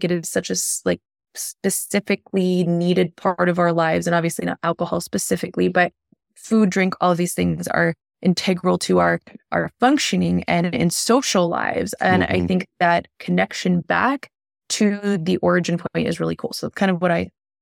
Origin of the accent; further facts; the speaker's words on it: East Coast, United States; now in Colorado, United States; I know when I grew up on the East Coast, I had never heard of mead until I moved to Colorado and was in Palisade.